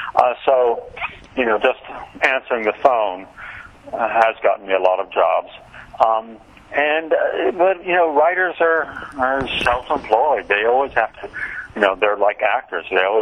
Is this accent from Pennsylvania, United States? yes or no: yes; Lancaster, Pennsylvania, United States; and so I was raised in Lancaster, Pennsylvania, half Italian and half Amish.